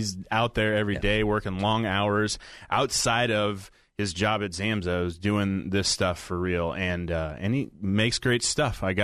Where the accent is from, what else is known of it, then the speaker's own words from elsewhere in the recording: Portland, Oregon, United States; I grew up in Portland, so it's like it was raining all my life pretty much.